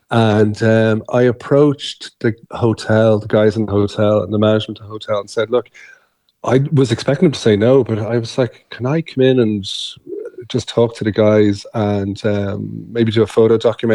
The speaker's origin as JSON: {"language": "English", "town": "Dublin", "region": "Leinster", "country": "Ireland", "tie": "born or raised there", "said": "I grew up in Dublin, Clare in Dublin, then Dublin. So Courtown would be a feature for us during the summertime. Mm-hmm. And we moved down to Goree about 3 years ago."}